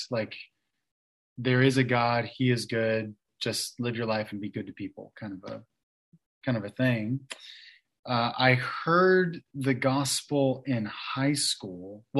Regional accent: Kansas City, Missouri, United States; So I grew up in Kansas City, Missouri. My dad's from upstate New York. My mom's from Georgia, South Carolina area, which is why sometimes I sound like I'm from the East Coast, but I also say y'all.

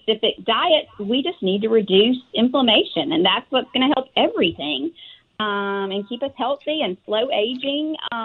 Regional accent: Tuscaloosa, Alabama, United States; Yes, I am from Tuscaloosa, Alabama.

